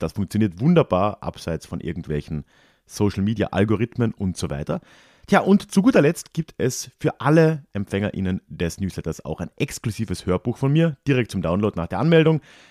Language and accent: German; Lenggries, Bavaria, Germany; Ich komme aber aus Lenggries in Oberbayern